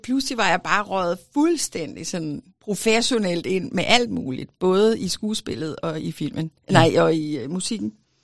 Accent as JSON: {"language": "Danish", "region": "Region of Southern Denmark", "country": "Denmark", "said": "jeg kommer fra Fyn."}